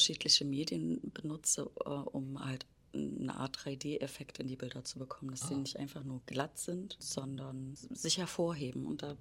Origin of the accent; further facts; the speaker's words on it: Leipzig, Saxony, Germany; Ich komme ja nur aus Leipzig oder beziehungsweise habe lange in Leipzig gewohnt